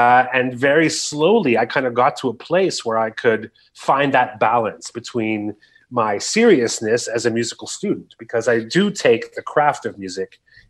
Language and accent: English; Canada; no, I'm Canadian with a very boring name